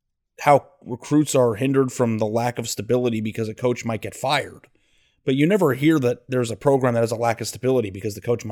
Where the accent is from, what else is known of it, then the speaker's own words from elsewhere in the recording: Southwest, United States; I mean, I grew up in the Southwest.